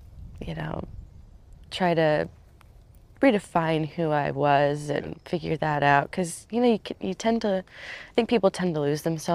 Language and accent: English; Maryland, United States; I don't come from a military family, but I grew up in Southern Maryland. So huge military influence.